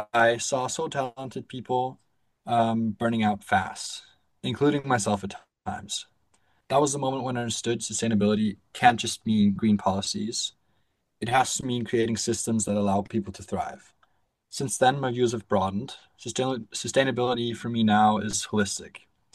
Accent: Carinthia, Austria; also born or lived in Canada; with a background in an international school in Canada and a technical high school in Carinthia, my home state.

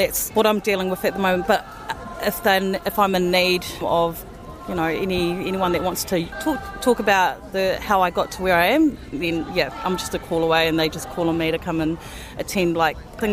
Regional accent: Samoa; So I am from Western Samoa. My parents migrated here in the early 60s, I think, yeah.

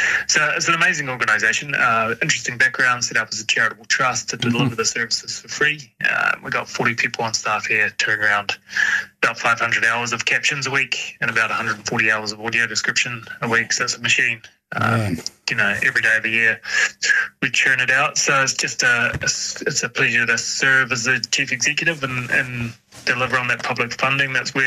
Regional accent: Southland, New Zealand; now in Auckland, New Zealand; I grew up in Southland, yeah. Very much still part and parcel of what shaped me and who I am. Growing up on a farm out in the Catlins. Mm-hmm. But I've been in Auckland long enough that with the announcement last week, they listed me as Auckland

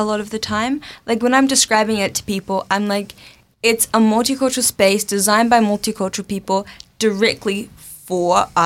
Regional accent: Samoa; now in New Zealand; I mean, for me, I grew up in Samoa. And coming here, I felt very detached from that culture that I had been a part of for so long.

